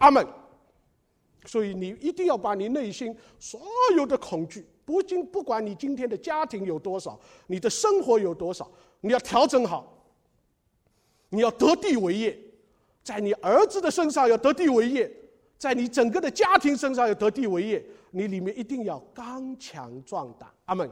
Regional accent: China; 我们中国人在新年啊，现在这个微洽都有送礼包，对不对啊？

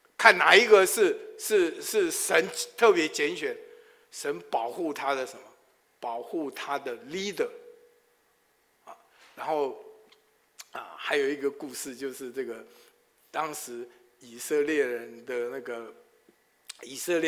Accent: Taiwan; 因为他湖南人，我台湾长大，他讲话的口音湖南口音我根本听不懂

